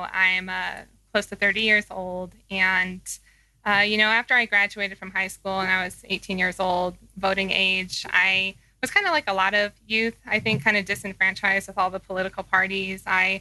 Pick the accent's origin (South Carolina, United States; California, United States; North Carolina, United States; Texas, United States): California, United States; Palm Springs; Yeah, I'm actually from California, the Palm Springs area. That's where I'm born and raised.